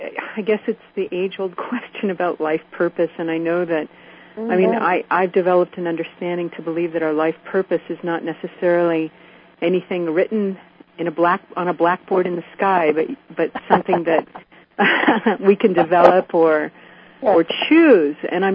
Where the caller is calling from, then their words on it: New York, United States; I am in upstate New York.